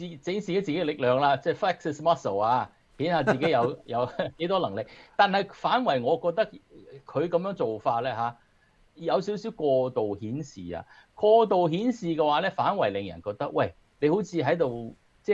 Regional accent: United States; 即係你知我哋美國人就講呢個 play chicken 啦

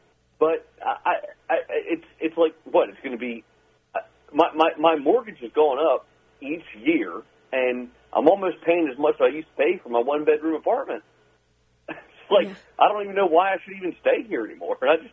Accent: Maryland, United States; I've lived in Maryland. I was born in Maryland, lived in Maryland most of my life, moved back about 5 years ago, and I don't want to live here anymore.

